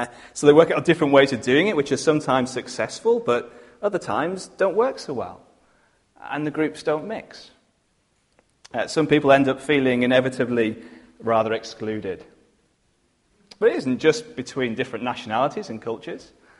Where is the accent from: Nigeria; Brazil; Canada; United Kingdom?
United Kingdom; North West England; I grew up in Allerdale, up on the west coast